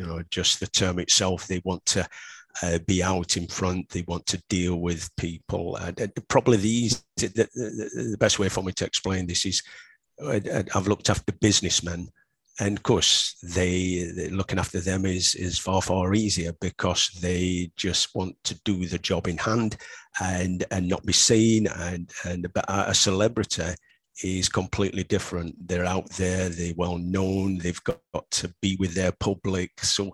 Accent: Yorkshire and the Humber, United Kingdom; Yeah, you know, I'm a Yorkshireman.

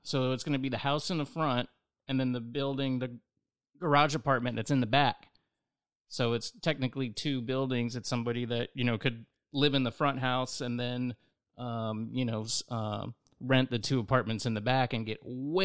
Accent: Largo, Florida, United States; So I came from Largo, was going to school at USF, got in a car wreck, moved in with a girlfriend.

